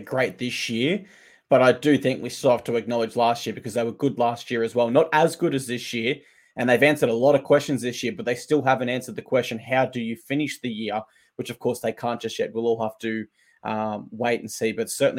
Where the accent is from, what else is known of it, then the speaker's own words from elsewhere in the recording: Queensland, Australia; But yeah, even though I'm a Queenslander, I was happy for Teddy.